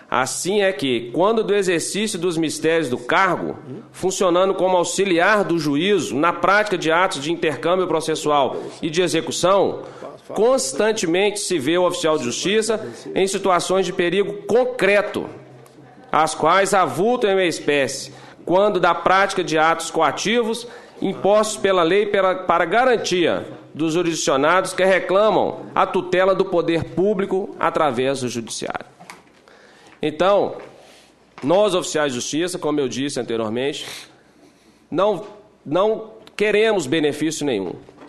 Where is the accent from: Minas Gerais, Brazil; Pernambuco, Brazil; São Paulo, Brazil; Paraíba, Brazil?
Minas Gerais, Brazil; Mas também como bom mineiro, né, os mineiros costumam ouvir mais e falar menos